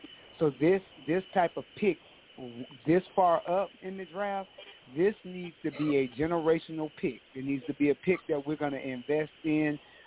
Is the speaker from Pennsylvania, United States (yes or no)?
no; Lilburn, Georgia, United States; Hey, I'm from Atlanta, up in Lilburn, just about an Atlanta Falcons fan